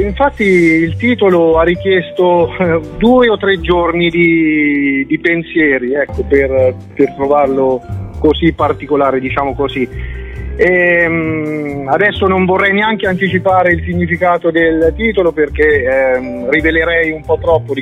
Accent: Colombella, Umbria, Italy; la commedia è ambientata in quello che è il mio paese di origine, che è Colombella appunto, no?

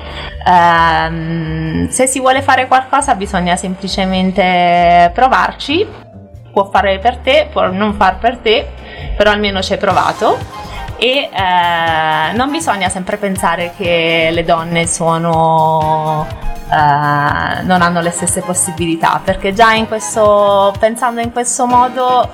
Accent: Vieste, Apulia, Italy; io sono della Puglia, di Vieste in particolare

